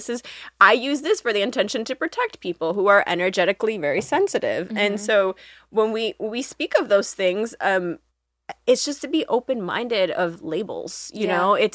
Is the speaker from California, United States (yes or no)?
no; Chicago, Illinois, United States; I'm from Chicago, born and raised.